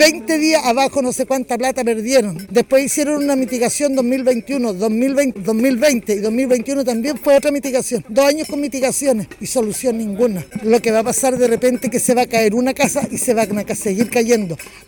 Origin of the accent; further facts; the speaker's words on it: Chile; Nosotros solamente queríamos una casa digna, como todos chilenos.